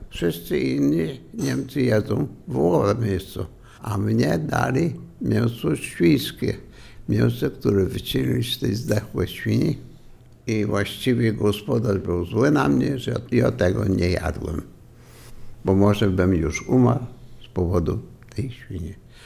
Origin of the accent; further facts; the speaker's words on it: Blizne, Subcarpathian Voivodeship, Poland; Urodziłem się w Bieszczadach, blisko jeziora Salina. Właściwie miejscowość się nazywa Bliznę, między Rzeszowem a Sanokiem. Tam do szkoły chodziłem, nie skończyłem powszechnej szkoły, ponieważ Niemcy mnie wzięli na przymusowe roboty, mając 12,5 roku.